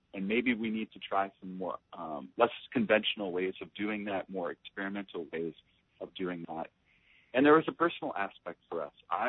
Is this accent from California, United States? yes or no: no; Minneapolis, Minnesota, United States; Right, I'm a military brat, but I primarily grew up in Minneapolis, Minnesota, and I moved away to Alabama for college, and because my family had relocated there